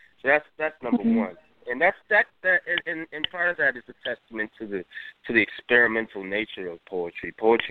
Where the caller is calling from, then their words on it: United States; I'm calling from the United States